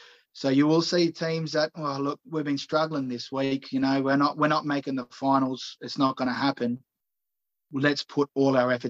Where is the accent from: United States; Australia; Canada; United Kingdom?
Australia; having dog in the fight because I'm Australian.